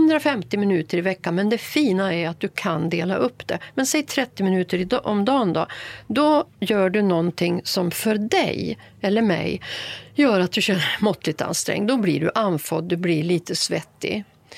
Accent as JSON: {"language": "Swedish", "country": "Sweden", "tie": "born there", "said": "Också tacksam över att jag är född i Sverige. Kunde flytta till Stockholm och läsa medicin."}